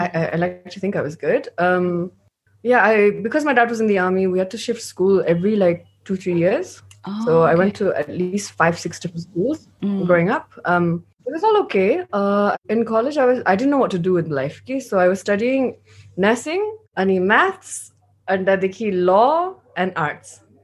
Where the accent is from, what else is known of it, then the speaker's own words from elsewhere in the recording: Urlabari, Koshi Province, Nepal; So I was born in Urlabari, Morang.